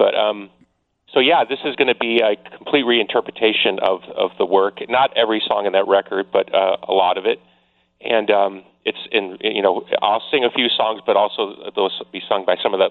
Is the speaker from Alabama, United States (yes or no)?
no; Chicago, Illinois, United States; This work is really about being in Chicago, growing up in Chicago. So it's very much a hometown work.